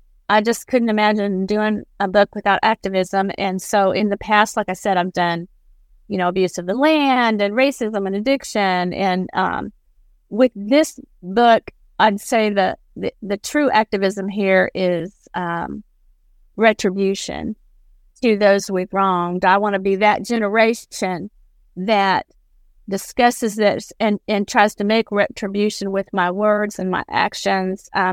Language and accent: English; Ohio, United States; And so I am from Ohio, which means when I was a youngster, teen, Kings Island became a thing.